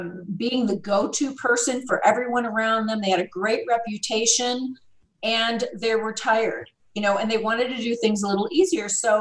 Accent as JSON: {"language": "English", "town": "Chicago", "region": "Illinois", "country": "United States", "tie": "born or raised there", "lives_now": "Tucson, United States", "said": "I was, Tucson, Arizona here, it's very, I grew up in Chicago."}